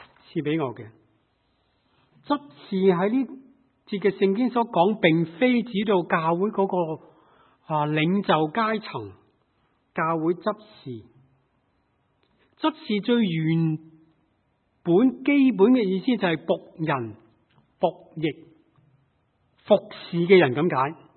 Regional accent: China; 我们中国人领受了

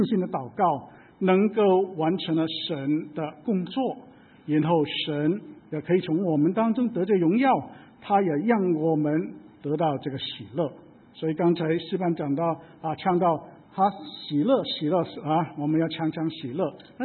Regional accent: China; 那我们很多时候呢，就有点的误会哈，这特别是我们中国人，因为呢，我们觉得信服是不是信靠顺服了哈？

